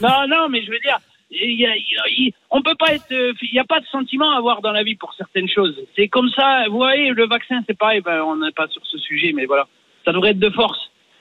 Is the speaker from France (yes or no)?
yes; Normandy, France; Non, je suis originaire du Cotentin, du département de la Manche.